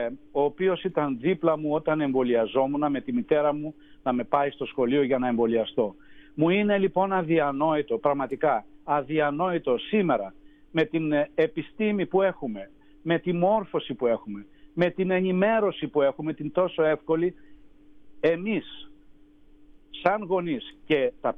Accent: Larissa, Thessaly, Greece; born there; Στην πατρίδα που ξεκίνησα τη ζωή μου, στη Λάρισα.

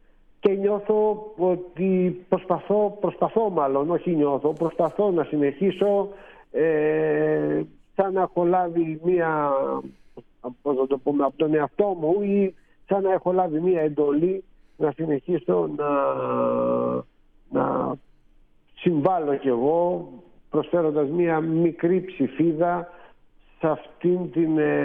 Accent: Greece; Ξέρετε, ανήκω σε μια κουλτούρα, γεννήθηκα εδώ, είμαι Έλληνας και έλαβα την, σαν κληρονομιά, την ελληνική κουλτούρα

